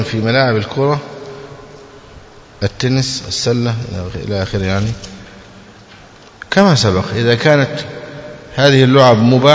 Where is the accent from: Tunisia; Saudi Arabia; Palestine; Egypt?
Egypt; أما عندنا في مصر مثلا لو لقيت شقة أربع غرف أو خمس غرف يقولوا ما شاء الله